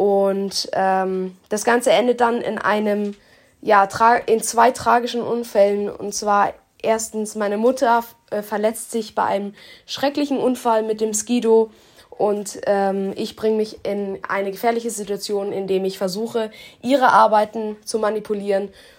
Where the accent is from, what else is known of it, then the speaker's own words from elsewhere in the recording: Munich, Bavaria, Germany; also born or lived in Norway; ich bin 14 Jahre alt und ich komme aus München. Ich habe 8 Jahre meines Lebens in Norwegen verbracht